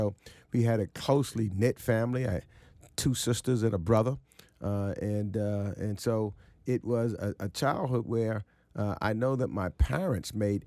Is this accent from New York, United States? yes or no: yes; New York City, New York, United States; I lived in East Harlem. I was born actually in Harlem Hospital, mm-hmm. but we grew up in public housing, first the Washington Projects for those who's from New York, and then the Lehman Projects